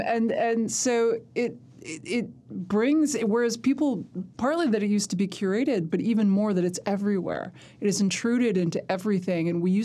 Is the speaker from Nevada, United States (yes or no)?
no; Manhattan, New York, United States; I would have kind of assumed that most of the people I knew in high school were liberal because I grew up in Manhattan.